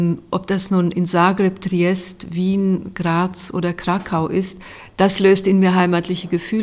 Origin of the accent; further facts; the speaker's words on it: Ljubljana, Central Slovenia, Slovenia; Braunkohlegeruch, der mich sehr an meine Kindheit in Ljubljana erinnert.